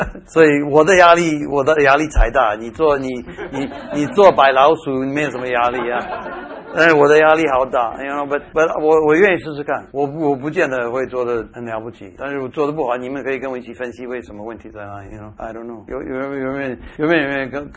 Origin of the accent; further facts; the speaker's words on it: Taiwan; accent: Taiwanese Mandarin; 我讲的是台湾国语